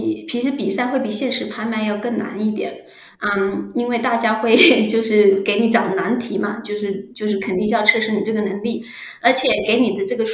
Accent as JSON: {"language": "Chinese", "region": "Guangdong", "country": "China", "said": "首先我英语肯定不能像这边 local 说的那么好，而且我也不是 ABC， 然后我是潮汕人，所以我其实说普通话，我会说普通话跟广东话，但其实说普通话跟广东话我都是有点口音的"}